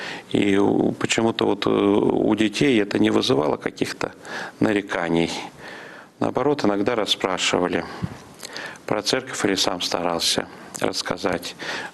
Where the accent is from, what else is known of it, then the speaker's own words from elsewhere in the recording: Tomsk, Tomsk Oblast, Russia; в Томске я родился, и в Томске было всего два действующих храма. Вот я вырос в Петропавловском соборе города Томска.